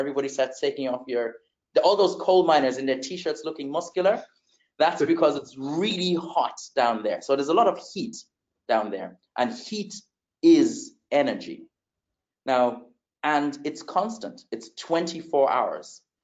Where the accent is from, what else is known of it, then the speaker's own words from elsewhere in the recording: Germany; also born or lived in Netherlands / Uganda; A Ugandan mother, Irish father. I grew up in various countries. I was actually born in Germany. I grew up in Germany, the Netherlands, spent some time in Uganda, East Africa, where I still have family to this day.